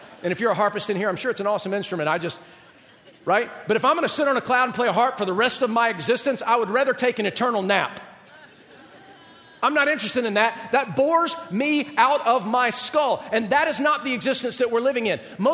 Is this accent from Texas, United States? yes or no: no; Georgia, United States; Just remember, I'm from Georgia. An amen to me is like sick 'em to a bulldog.